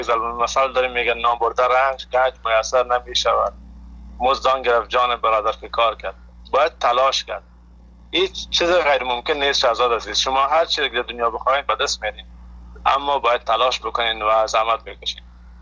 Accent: Afghanistan

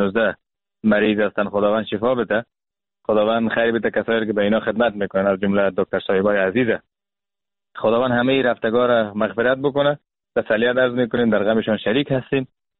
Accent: Afghanistan; به عنوان یک مسلمان، به عنوان یک افغان

